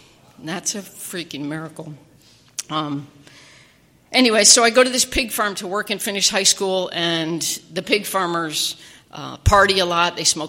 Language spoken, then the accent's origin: English; Midland, Michigan, United States; born there; now in San Diego, United States; Been in San Diego for quite a while, but I was born in Midland, Michigan.